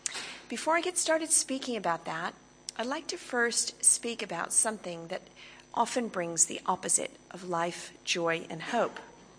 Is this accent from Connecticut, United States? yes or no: yes; Connecticut, United States; now in Australia; I am American. I'm from Connecticut originally, near New York, but I've been living in Australia since 1997, so I'm well and truly Australian as well.